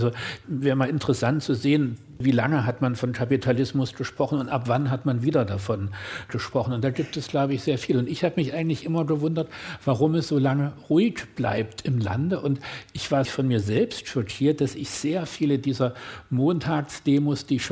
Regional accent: Dresden, Saxony, Germany; in meiner Heimatstadt Dresden

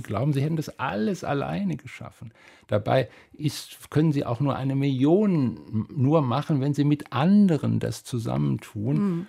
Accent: West Germany, Germany; und das ist ein bisschen unverschämt, das als Westdeutscher zu sagen

